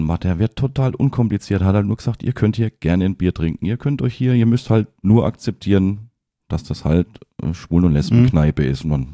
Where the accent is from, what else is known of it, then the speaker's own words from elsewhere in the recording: Schweinfurt, Bavaria, Germany; now in Berlin, Germany; Ja, ich bin gebürtiger Schweinfurter und habe mich dann quasi in der Ausbildung in die Stadt verknallt